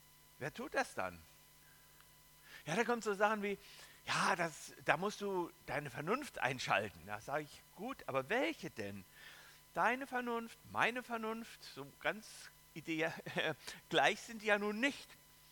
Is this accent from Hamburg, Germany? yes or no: no; Hesse, Germany; accent: Hessian village dialect; Ich bin so im Dialekt aufgewachsen, so im hessischen Dorfdialekt.